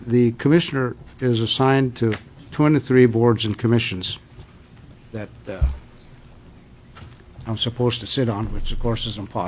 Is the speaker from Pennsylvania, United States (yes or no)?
no; Alaska, United States; born there; To begin with, I was born in Alaska when Native people were in the majority, so that's been quite a while ago.